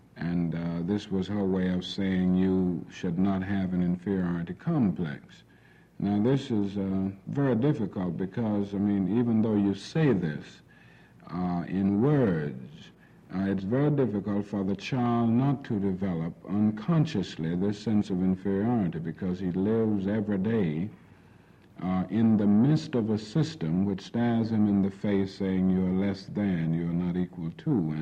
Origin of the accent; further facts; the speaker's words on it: Atlanta, Georgia, United States; I was raised and grew up on Auburn Avenue in Atlanta, and in front of our house was a store, and this store was owned and operated by one of the white citizens of Atlanta.